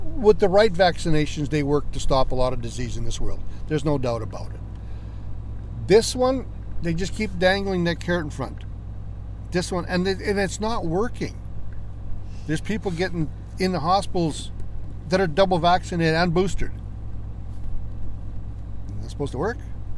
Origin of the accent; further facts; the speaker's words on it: Cold Lake, Alberta, Canada; We're from Cold Lake.